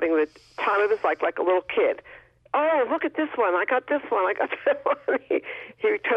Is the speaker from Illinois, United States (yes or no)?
no; Athol, Massachusetts, United States; Hi there. I'm from Athol.